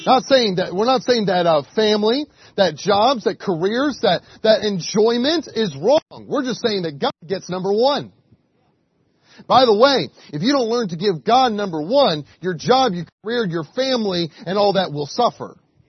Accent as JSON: {"language": "English", "region": "Alabama", "country": "United States", "said": "I'm from Alabama where everybody, my wife and I kind of came into Alabama."}